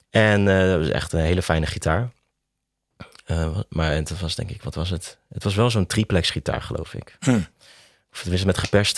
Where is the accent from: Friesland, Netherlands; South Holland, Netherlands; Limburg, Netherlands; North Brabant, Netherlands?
South Holland, Netherlands; The Hague; Geboren en getogen in Den Haag, ja.